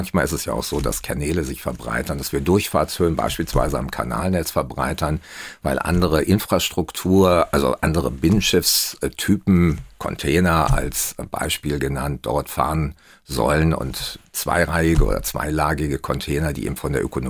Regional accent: Hanover, Lower Saxony, Germany; Ja, auch in Hannover. Stadtpflanze sozusagen.

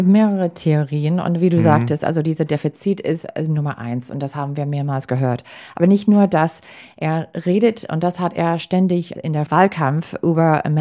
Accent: Wisconsin, United States; German is a second language; ich komme aus Wisconsin, das ist mitten in der Rust Belt.

